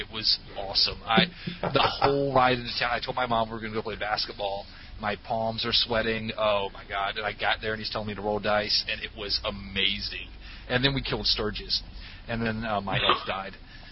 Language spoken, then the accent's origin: English; Deep South, United States; I grew up in the Deep South